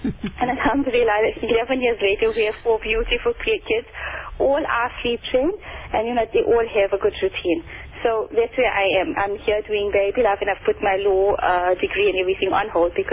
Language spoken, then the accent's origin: English; Johannesburg, Gauteng, South Africa; now in Durban, South Africa; I am originally from Johannesburg and I got a degree in law as well as conveyancing. When I got married, I moved to Durban